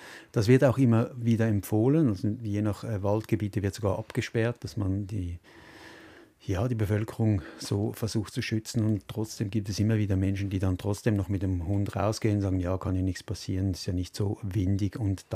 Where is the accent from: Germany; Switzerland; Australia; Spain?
Switzerland; das ist vielfach gerade bei uns in der Schweiz vor einem Gewitter zu spüren.